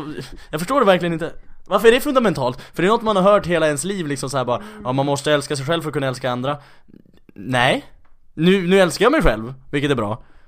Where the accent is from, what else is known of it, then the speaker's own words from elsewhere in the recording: Skellefteå, Västerbotten County, Sweden; Det fanns en man i Skellefteå där jag kommer ifrån